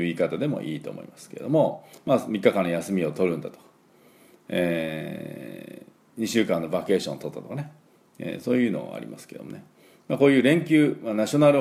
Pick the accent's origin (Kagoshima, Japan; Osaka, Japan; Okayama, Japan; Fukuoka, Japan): Fukuoka, Japan; 九州はもちろん私のふるさと福岡